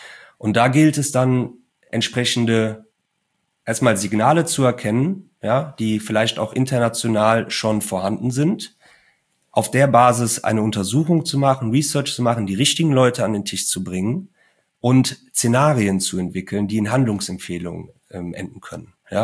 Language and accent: German; Cologne, North Rhine-Westphalia, Germany; das kann ich ja wirklich als Kölner dann auch sagen